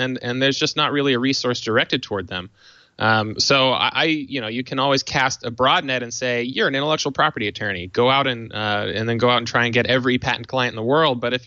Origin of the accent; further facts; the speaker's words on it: Atlanta, Georgia, United States; moved away as an adult; now in California, United States; And I, since moving to California after undergraduate, I grew up around the Atlanta area.